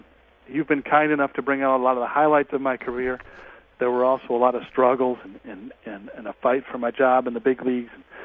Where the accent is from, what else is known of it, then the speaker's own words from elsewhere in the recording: Michigan, United States; both from growing up in Michigan to the major leagues